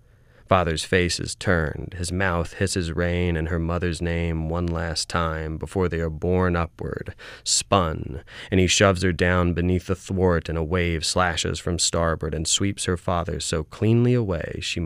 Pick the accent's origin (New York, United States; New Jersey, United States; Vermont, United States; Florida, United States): Florida, United States; Pensacola; also born or lived in New Orleans; I was born in New Orleans in my first 5 years or so on the North Shore, but really grew up in Florida, in Pensacola. That's why I always say Gulf Coast in the bios and stuff.